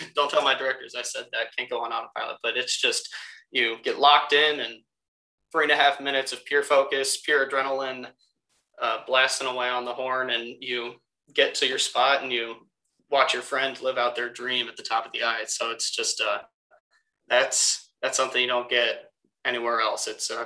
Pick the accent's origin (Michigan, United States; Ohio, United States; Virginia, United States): Ohio, United States; Columbus; she and my grandpa, they lived a couple hours away in Canton, and I grew up in Columbus.